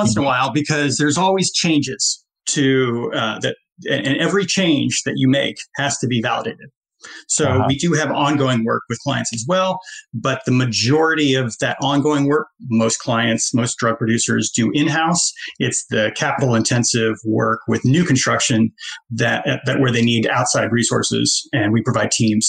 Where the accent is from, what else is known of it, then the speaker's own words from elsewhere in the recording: Philadelphia, Pennsylvania, United States; also born or lived in St. Louis / New York City / Boston / Kansas City; So I was born in St. Louis, moved to New York City. It's where my mom got her PhD at Columbia, moved to Boston for a teaching job, moved to Kansas City for another teaching job, and then kind of settled in and around high school in Philadelphia